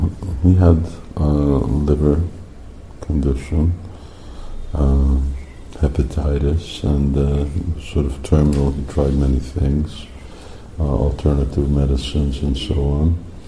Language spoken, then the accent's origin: English; Montreal, Quebec, Canada; also born or lived in Hungary; of course I'm from Hungary, but I grew up in Montreal, which is on the other side of the country